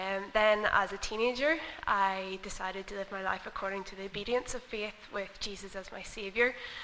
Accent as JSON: {"language": "English", "town": "Dundonald", "region": "Northern Ireland", "country": "United Kingdom", "said": "I'm from Dundonald, and I'm an English teacher currently working in a school in Carrickfergus"}